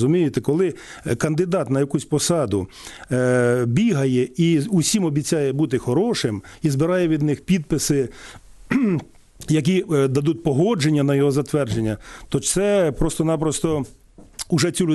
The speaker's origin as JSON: {"language": "Ukrainian", "region": "Mykolaiv Oblast", "country": "Ukraine", "tie": "born or raised there", "said": "тієї ж моєї рідної Миколаївщини, яку ви згадали."}